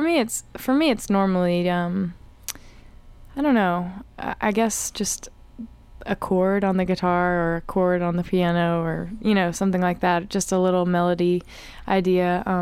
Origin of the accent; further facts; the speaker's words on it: Johnson City, Tennessee, United States; also born or lived in Knoxville; I'm from Knoxville, and I lived there for 4 years, and before that I grew up in Johnson City.